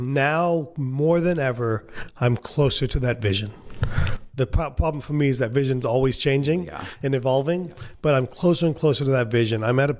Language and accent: English; India; As an Indian, I don't like to spend money.